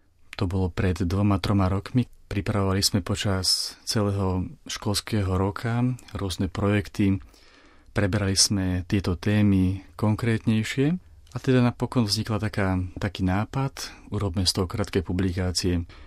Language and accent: Slovak; Považská Bystrica, Trenčín Region, Slovakia; Pochádzam z mesta Považská Bystrica, kde som sa narodil, vyrastal, študoval, kde som začal ministrovať prvýkrát.